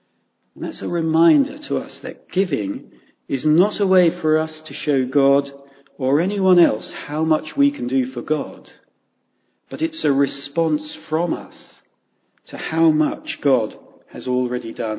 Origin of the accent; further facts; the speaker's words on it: United Kingdom; I suspect the answer is because we're British, we wouldn't talk about it because we don't talk about money